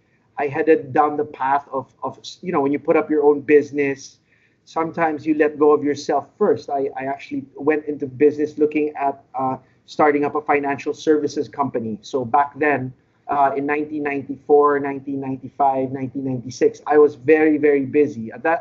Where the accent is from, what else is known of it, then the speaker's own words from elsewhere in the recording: New Zealand; moved away as an adult; No, I actually studied my university in New Zealand. I grew up in New Zealand. My parents moved there back in 1983.